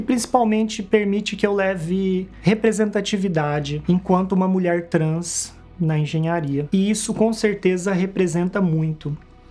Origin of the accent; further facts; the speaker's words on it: Tupaciguara, Minas Gerais, Brazil; eu tenho 42 anos, sou mineira, natural de Tupaciguara.